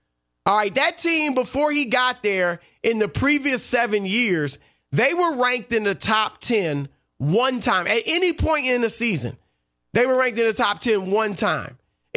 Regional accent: Ohio, United States; growing up in Ohio, Michigan was a national power.

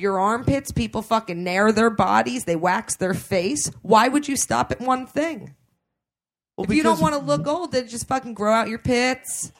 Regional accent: New Jersey, United States; I'm from North Jersey. I'm just down there for a few months.

